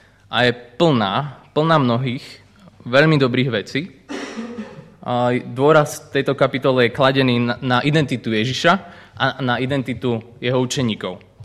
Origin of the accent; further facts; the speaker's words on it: Bardejov, Prešov Region, Slovakia; also born or lived in England; now in Košice, Slovakia; som v Košiciach teraz, pochádzam z Bardejova, to bol môj domovský zbor a potom som 3 roky bol v Anglicku, kde som aj študoval, aj pracoval. Teraz sme späť v Košiciach